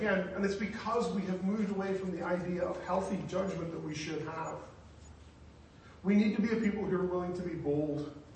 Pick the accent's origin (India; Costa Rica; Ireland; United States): Ireland; maybe this is I grew up in Ireland. We're much more direct, and we make fun of each other all the time.